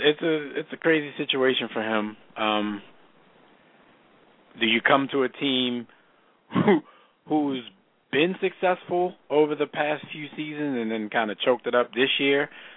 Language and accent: English; Philadelphia, Pennsylvania, United States; he's only notable because we're all from Philadelphia. We're Philly fans.